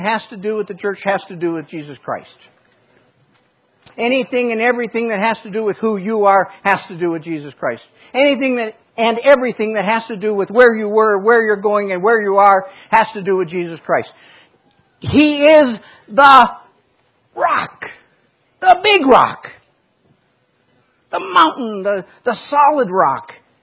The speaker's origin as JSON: {"language": "English", "region": "Michigan", "country": "United States", "tie": "born or raised there", "also_born_or_lived": "Colorado / Montana", "said": "I was raised a Catholic in Michigan. But by the time I got to Colorado, I was a non-practicing Catholic. When we got to Montana, we began to practice, not Catholicism."}